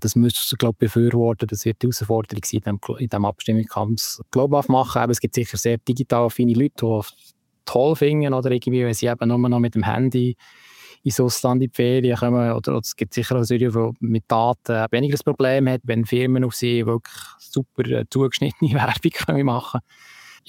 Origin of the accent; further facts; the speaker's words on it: Belp, Bern, Switzerland; oder dass jetzt mein Heimatort Belp ist